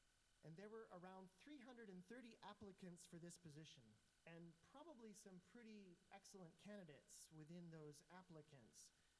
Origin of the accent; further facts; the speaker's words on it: Michigan, United States; I grew up in West Michigan, on the other side of this lovely lake called Michigan that you're on this side of.